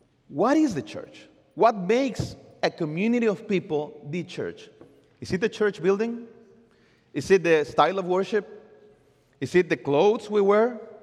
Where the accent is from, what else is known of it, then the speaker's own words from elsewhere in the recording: Mexico City, Mexico; English is a second language; moved away as an adult; now in United States; I love the church where I grew up in Mexico City. I love the churches I've been part of my whole life as I'm moving through Mexico and the United States.